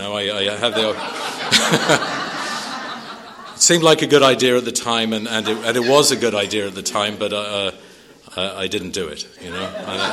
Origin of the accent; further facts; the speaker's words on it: Wales, United Kingdom; I grew up as a British guy, and I've been sober 26 years now